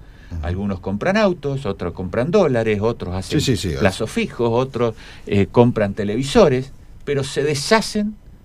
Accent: Aluminé, Neuquén, Argentina; y yo que vengo de Aluminé, ¿qué le digo a mis vecinos?

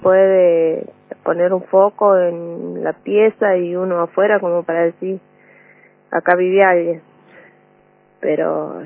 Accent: San Luis, Argentina; No, yo soy nativa de acá de San Luis Capital.

